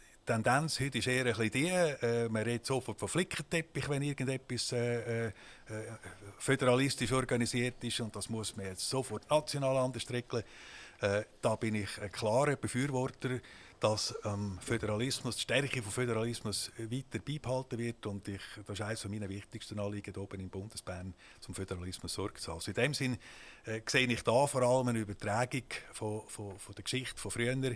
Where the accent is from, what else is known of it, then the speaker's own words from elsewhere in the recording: Attinghausen, Uri, Switzerland; Also ich bin ein Bürger von Attinghausen, bin geboren in Attinghausen, aufgewachsen in Attinghausen, lebe immer noch in Attinghausen. Also ich bin ein waschechter Attinghausen